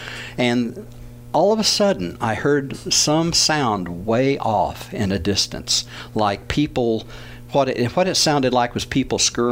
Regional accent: the South, United States; Lord, thank you so much that I grew up in the Bible Belt in the United States, you know, one nation under God.

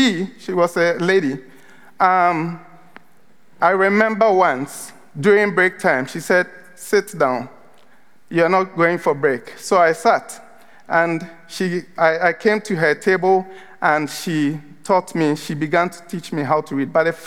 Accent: Ghana; moved away; I am originally from Ghana. I moved here 12 years ago.

